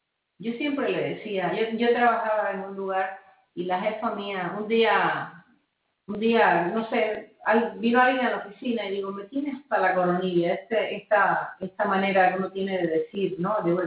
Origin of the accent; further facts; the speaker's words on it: Cuba; moved away; also born or lived in France; me fui de Cuba hace muchos años, y yo vivía en Europa